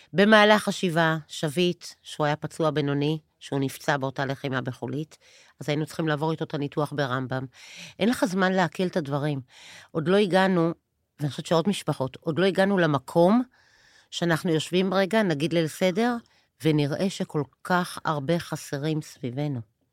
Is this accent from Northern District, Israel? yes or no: yes; Ma'alot-Tarshiha, Northern District, Israel; אני באה ממעלות